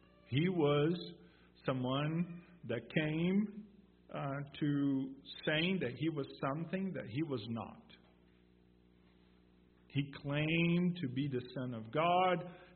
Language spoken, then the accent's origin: English; Brazil; I happen to know one guy in Brazil, my home country, that says that he is Jesus Christ.